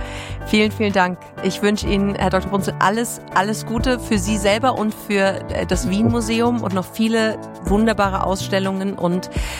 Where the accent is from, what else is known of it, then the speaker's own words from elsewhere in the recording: Bavaria, Germany; born there; wie man bei uns gebürtige Bayerin sagt